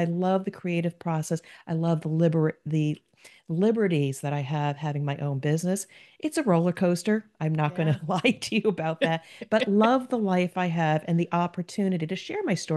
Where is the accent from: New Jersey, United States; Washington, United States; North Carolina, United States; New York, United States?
New Jersey, United States; now in Cincinnati, United States; And if you listen to my accent, I am a Jersey girl, but transplanted to the beautiful state of Ohio, Cincinnati, an amazing town.